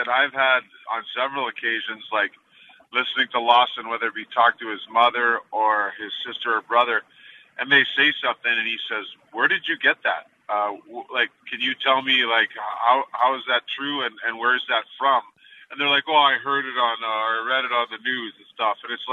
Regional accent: Thunder Bay, Ontario, Canada; I grew up in Thunder Bay with someone that was of Iranian and Persian descent.

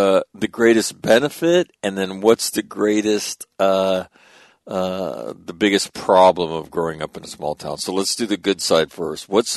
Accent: Sacramento, California, United States; where I grew up in Sacramento, it is the western terminal for the Pony Express. It is the state capital

